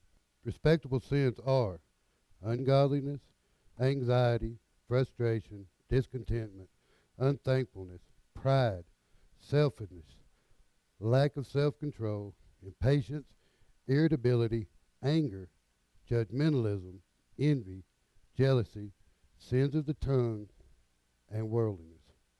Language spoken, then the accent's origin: English; Georgia, United States; I am from Georgia.